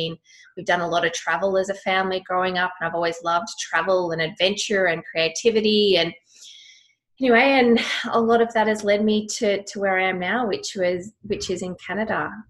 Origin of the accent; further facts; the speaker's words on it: Sydney, New South Wales, Australia; So I grew up in Sydney with an amazing family in Linfield, basic modern middle-class life